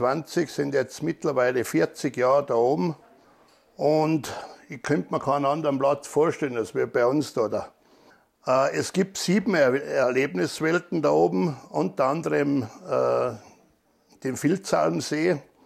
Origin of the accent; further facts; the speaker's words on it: Brixen im Thale, Tyrol, Austria; Ich komme aus Brixen im Tale. Ich bin der 4. Sohn von einer Bauernfamilie